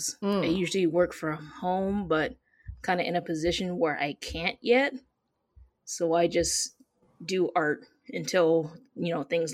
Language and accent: English; Michigan, United States; now in Arizona, United States; I'm from Michigan, like the Battle Creek, Detroit area. Mm-hmm. But I live primarily in Arizona. I've moved around a lot, but I consider Arizona to be my home.